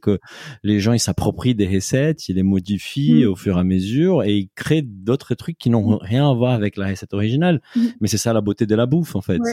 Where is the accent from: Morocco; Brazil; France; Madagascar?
Brazil; Et moi, en tant que Brésilien, c'est vrai que ça me parle au cœur.